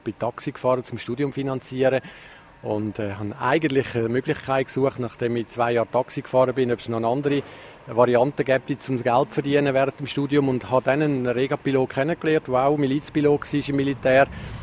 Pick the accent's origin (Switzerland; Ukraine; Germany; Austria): Switzerland; Zurich; Dass jemand im Haus, wo ich aufgewachsen bin, in Zürich, runtergekommen ist mit einem Zeitungsartikel